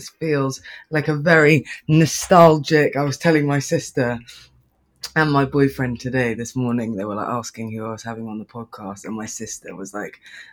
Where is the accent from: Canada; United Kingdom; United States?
United Kingdom; England; and also we're English, you guys are American.